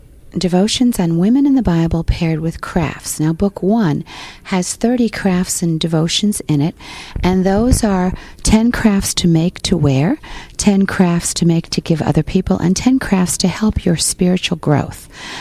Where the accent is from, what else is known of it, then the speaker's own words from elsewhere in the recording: Connecticut, United States; Well, I grew up in Connecticut in a little country village where I lived two houses from one grandmother and 5 miles from the other.